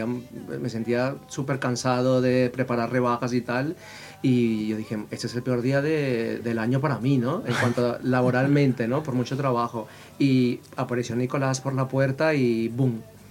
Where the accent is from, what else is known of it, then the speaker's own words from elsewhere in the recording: Venezuela; yo vengo de Venezuela, entonces para mí es una canción que representa muchísimo, claro.